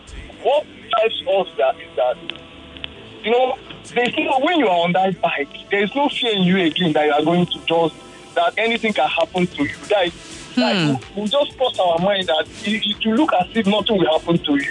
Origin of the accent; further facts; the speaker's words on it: Ikeja, Lagos, Nigeria; I'm from Ikeja.